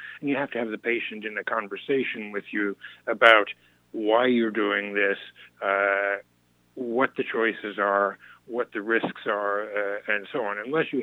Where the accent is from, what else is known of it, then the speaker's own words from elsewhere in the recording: Mansfield, Ohio, United States; also born or lived in Columbus; I was born in Columbus and spent the first part of my life in Mansfield, Ohio.